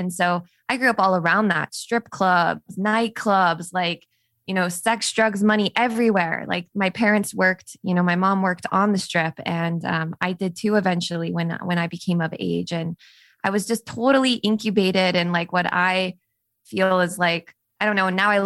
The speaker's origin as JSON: {"language": "English", "town": "Las Vegas", "region": "Nevada", "country": "United States", "tie": "born or raised there", "said": "because I didn't really get to see, you know, anything else growing up in Las Vegas."}